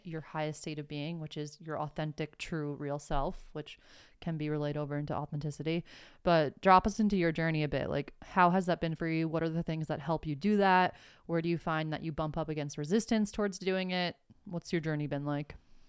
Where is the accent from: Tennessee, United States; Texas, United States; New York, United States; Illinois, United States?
New York, United States; And maybe it's New York, especially. I'm from New York, and we just fucking say it how it is.